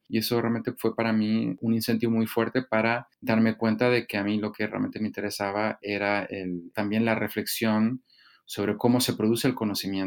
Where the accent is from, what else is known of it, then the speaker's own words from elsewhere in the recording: Canary Islands, Spain; moved away as an adult; Yo realmente me fui directamente de Canarias, de una universidad buena, pero una universidad con recursos limitados, a Stanford